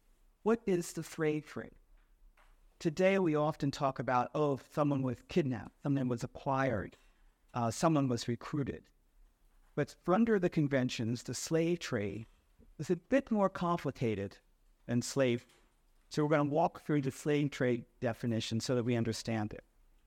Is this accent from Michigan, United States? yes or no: no; Philadelphia, Pennsylvania, United States; I'm from Philadelphia, and Ben Franklin is our patron saint